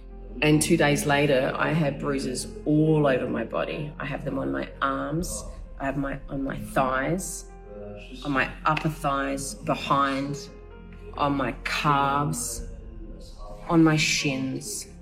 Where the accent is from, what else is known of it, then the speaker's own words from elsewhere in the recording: Australia; Despite being an Australian citizen, being born in Australia, always living in Australia, I was on that list because of my name.